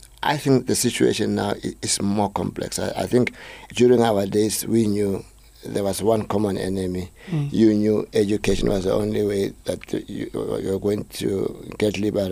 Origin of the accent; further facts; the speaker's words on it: Soweto, Gauteng, South Africa; also born or lived in Krugersdorp; I was born in Krugersdorp and I grew up in Soweto. Come from a family of educators.